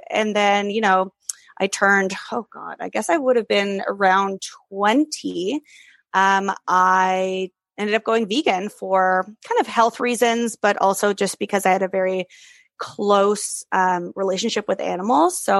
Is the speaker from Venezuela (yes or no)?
no; Germany; also born or lived in Europe; I grew up in Europe, spent a lot of time as a kid in Europe. So my kind of food landscape was very vast and very close by. I grew up in Germany.